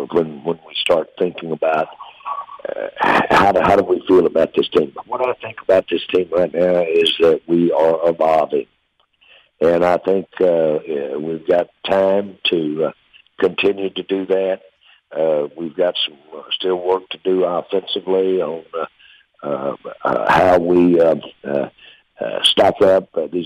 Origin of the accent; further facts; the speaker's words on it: Arkansas, United States; And we had a great state fair in where I grew up in Central Arkansas.